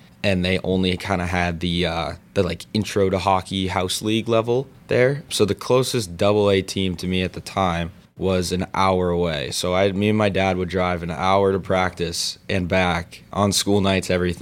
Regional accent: Denver, Colorado, United States; born there; also born or lived in Littleton; I was born in Denver. That's where I started playing hockey, at a Big Bear Ice Arena, and I think it's Littleton, Colorado, but...

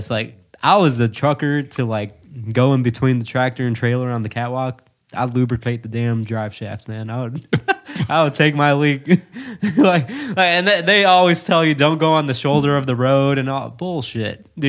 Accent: Virginia, United States; I hate to say that about my home state.

